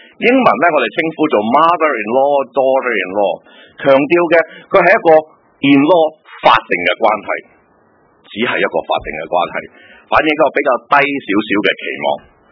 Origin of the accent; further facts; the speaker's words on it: Guangdong, China; 我哋广东人咧就特别系多层次嘅搞关系呢样嘢啊